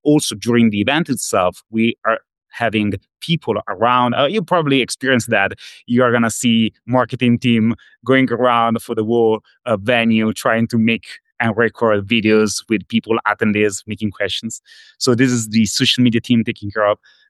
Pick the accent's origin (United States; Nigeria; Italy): Italy; accent: Italian; English is a second language; I'm Italian. Probably the accent is very... you can understand it by my accent, but...